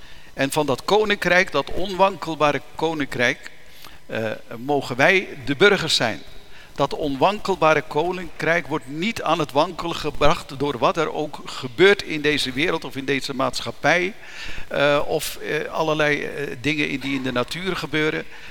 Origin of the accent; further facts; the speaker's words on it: Leerdam, Utrecht, Netherlands; Wij komen uit Leerdam